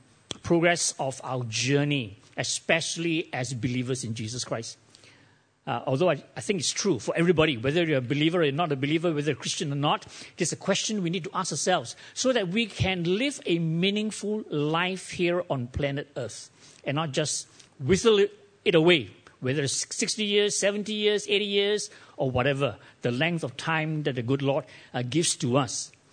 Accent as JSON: {"language": "English", "town": "Taiping", "region": "Perak", "country": "Malaysia", "tie": "born or raised there", "said": "Last week I was back in my hometown in Taiping, so this week I'm here with you."}